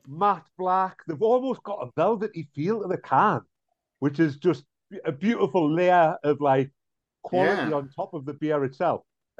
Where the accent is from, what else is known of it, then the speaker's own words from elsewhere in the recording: Newcastle upon Tyne, North East England, United Kingdom; It's very similar to where I was brought up in Newcastle near Whitley Bay.